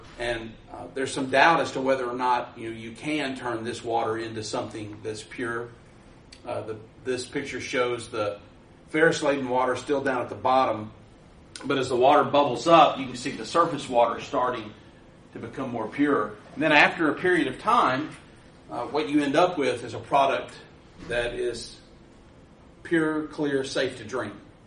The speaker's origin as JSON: {"language": "English", "town": "Abilene", "region": "Texas", "country": "United States", "said": "I am from Abilene, Texas."}